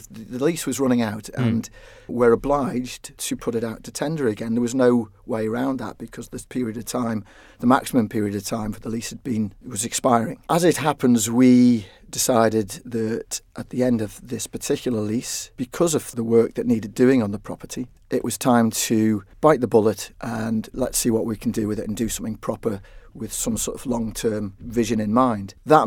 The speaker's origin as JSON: {"language": "English", "town": "Port St Mary", "country": "Isle of Man", "tie": "born or raised there", "said": "I'm from the south of the island, and I was born and brought up in Port St Mary. I lived in Port Erin for many years now."}